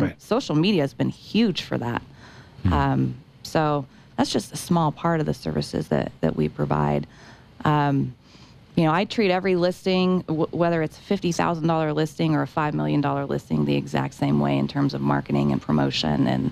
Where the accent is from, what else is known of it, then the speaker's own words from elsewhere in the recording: Denver, Colorado, United States; But I've actually, you know, I'm a Denver native. I've born and raised in Denver. I actually spent a handful of years in the late 90s and early 2000s living in Colorado Springs as well.